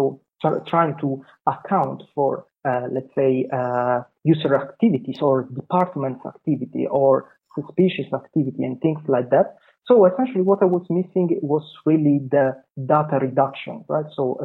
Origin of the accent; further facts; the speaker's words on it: Bari, Apulia, Italy; English is a second language; my hometown, which is Bari in South Italy, right? And a very beautiful seaside town with, great promenade by the sea, regional cuisine, and too few IT opportunities, let's say.